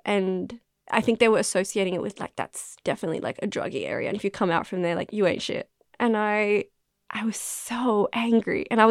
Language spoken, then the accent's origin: English; Carlton, Victoria, Australia; also born or lived in Sudan; So I moved to Australia in 2002, and I was born in Sudan. And not a lot of people know this about me, no. And we first came and got moved to Altona, I think. That lasted for like a month or two, and then we got moved to Carlton